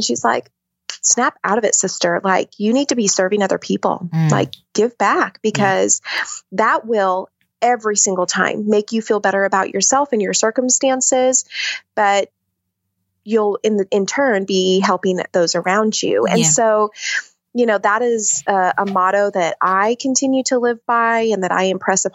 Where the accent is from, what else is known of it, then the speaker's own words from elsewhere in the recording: Idaho, United States; also born or lived in Florida; I was born in Florida. And then our family moved to a southern part of Idaho when I was in like the first grade. And we just ended up, like, I grew up in Idaho.